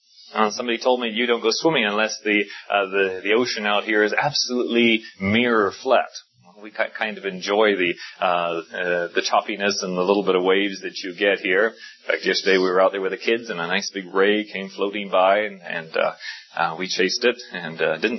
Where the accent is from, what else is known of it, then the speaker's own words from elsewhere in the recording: South Africa; I grew up in South Africa, where the majority of the world's gold is mined